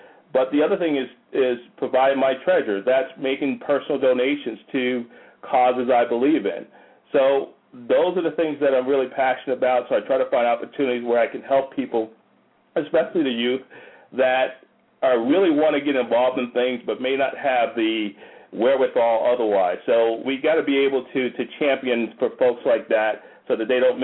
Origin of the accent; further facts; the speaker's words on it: Paterson, New Jersey, United States; moved away as an adult; now in Atlanta, United States; I'm from Jersey. I grew up in Paterson, New Jersey.